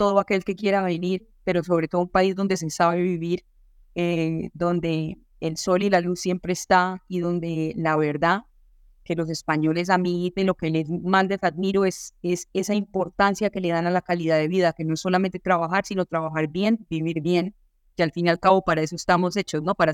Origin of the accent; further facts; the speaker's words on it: Colombia; first language Spanish; el español, pues como buena colombiana lo aprendí de nacimiento, pero el inglés también. Yo empecé a hablar inglés desde que tengo casi que uso de razón